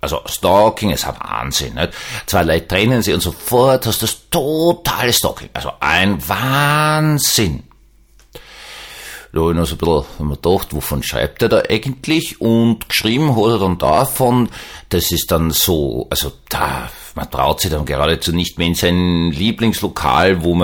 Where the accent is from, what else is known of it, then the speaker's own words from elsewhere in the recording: Vienna, Austria; ich war ja immer stolz als Wiener, ich kann jammern.